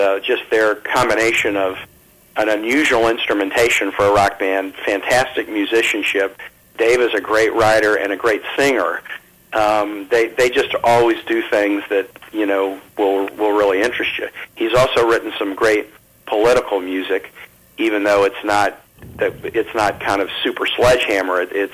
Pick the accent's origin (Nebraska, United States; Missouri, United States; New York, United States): Missouri, United States; Kansas City; I grew up in Kansas City, and so the Kansas City jazz scene was something that, you know, you become aware of pretty early.